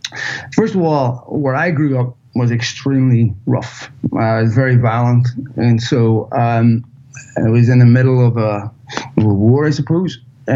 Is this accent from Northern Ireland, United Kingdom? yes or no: yes; Belfast, Northern Ireland, United Kingdom; moved away as an adult; now in United States; I'm born and raised in Belfast, so yes, Irish, and I live in Southern California.